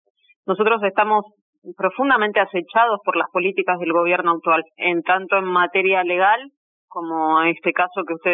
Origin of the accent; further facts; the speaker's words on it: Argentina; tenemos casos de empresas recuperadas que tienen en mi país, en Argentina